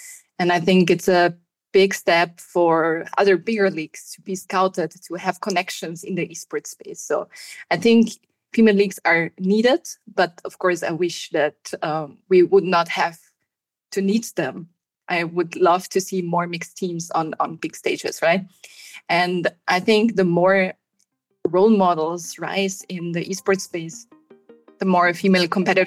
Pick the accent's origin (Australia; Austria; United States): Austria; I am from Austria